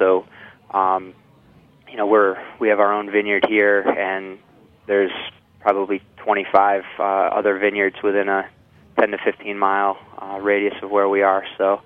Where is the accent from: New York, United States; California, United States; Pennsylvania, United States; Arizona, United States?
New York, United States; Elmira; So I'm from this area. I grew up in Elmira and went to school in Ithaca.